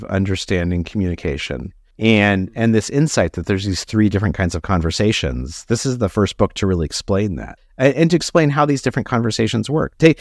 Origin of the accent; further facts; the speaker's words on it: United States; you grew up, I assume, overseas, and I grew up in the United States.